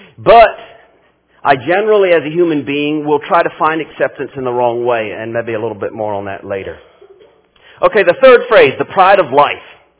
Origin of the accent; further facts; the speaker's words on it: Paraguay; Growing up in Paraguay, we had a weed.